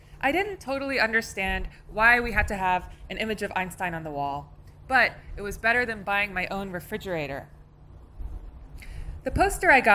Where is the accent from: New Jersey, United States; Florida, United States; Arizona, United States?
New Jersey, United States; because I grew up in New Jersey where there's no other